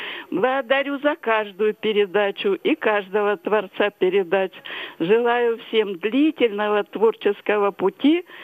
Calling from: Pyatigorsk, Stavropol Krai, Russia; Я звоню вам из Пятигорска. Это самый южный просто предел нашей России. И здесь у нас постоянная весна зимой.

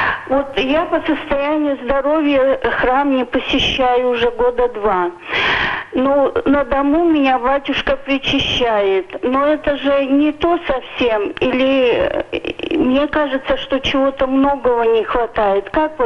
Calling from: Magnitogorsk, Chelyabinsk Oblast, Russia; Я из Магнитогорска

